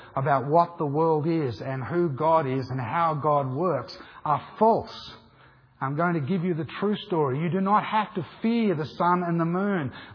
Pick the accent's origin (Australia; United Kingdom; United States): Australia; Come on, guys, I'm an Aussie.